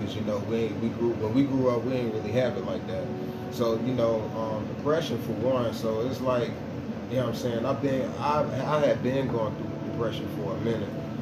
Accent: Fayetteville, North Carolina, United States; also born or lived in Georgia; I was born in Georgia, raised in, you know what I'm saying, Fayetteville. You know what I'm saying? I'm from all over Fayetteville, really.

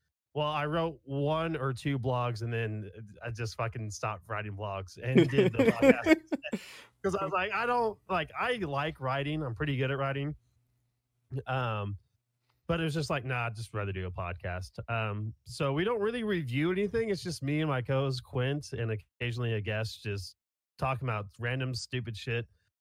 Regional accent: Kansas, United States; I am 27. Yeah, I'm 27. I'm from Kansas.

